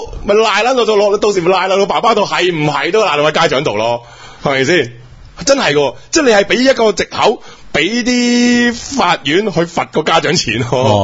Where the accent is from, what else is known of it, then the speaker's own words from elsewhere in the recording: Foshan, Guangdong, China; 真係我的家鄉菜其實冇程度啊一佛山人嚟㗎嘛小弟都係